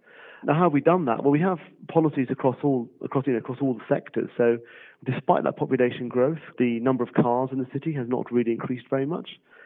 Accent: London, United Kingdom; I'm a Londoner.

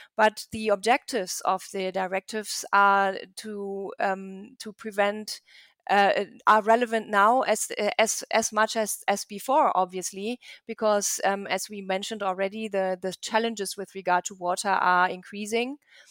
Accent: Germany; English is a second language; for example, with regard to Germany, my home country, almost half of the water abstraction in Germany is related to energy supply.

